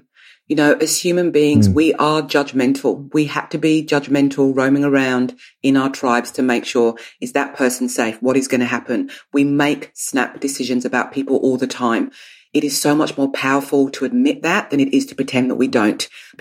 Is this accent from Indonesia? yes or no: no; South East England, United Kingdom; I grew up in Kent. I grew up with foster parents that loved country and Western music.